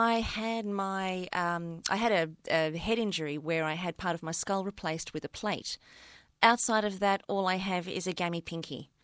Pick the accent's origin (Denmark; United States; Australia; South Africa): South Africa; moved away; we've always been a very, very close-knit family since we moved from South Africa back in 1977.